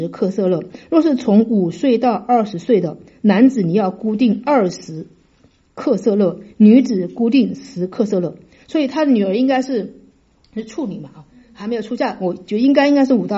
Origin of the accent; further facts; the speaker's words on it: China; 我觉得我们中国人我经常把那个 L 和 R 有时候说的不是清楚啊